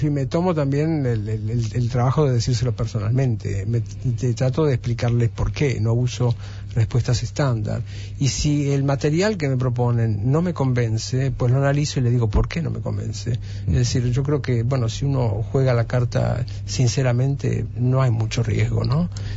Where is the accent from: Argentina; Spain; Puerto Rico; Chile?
Argentina; soy argentino y no llevo la bandera puesta, pero he recorrido un poco mundo en cuanto a teatros de ópera